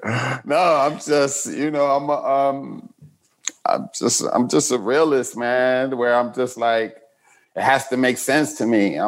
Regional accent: Chicago, Illinois, United States; Chicago, Southside.

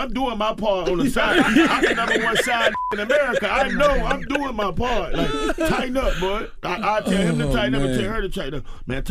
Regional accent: the South, United States; Well, I'm from the South, but they don't really.

